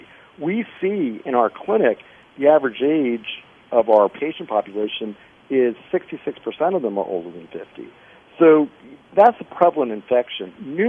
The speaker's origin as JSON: {"language": "English", "town": "New York City", "region": "New York", "country": "United States", "lives_now": "Florida, United States", "said": "I mean, I'm from New York City. That's where I practiced before."}